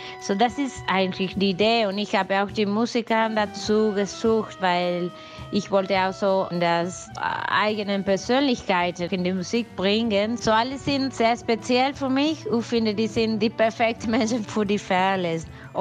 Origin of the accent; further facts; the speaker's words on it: Vigo, Galicia, Spain; Ich bin am Meer geboren, so in Vigo, in Galizien, und aufgewachsen.